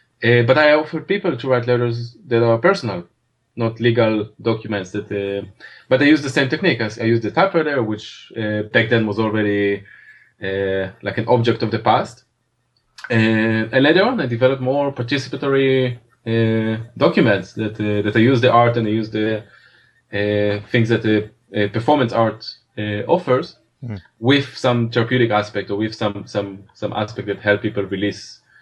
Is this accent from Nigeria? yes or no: no; Israel; I grew up in Israel. I forgot to say that.